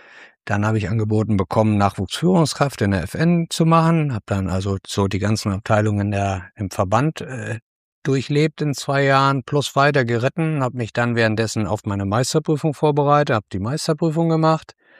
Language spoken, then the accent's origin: German; Warendorf, North Rhine-Westphalia, Germany; die Nähe zu Warndorf als gebürtiger Warndorf hat natürlich mir immer in die Karten gespielt, aber eigentlich, ich bin ja auf dem Hof groß geworden mit Tieren